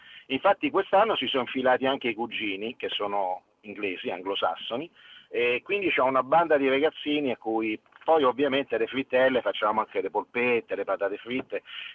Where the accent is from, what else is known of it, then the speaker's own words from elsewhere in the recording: Rome, Lazio, Italy; io sono di Roma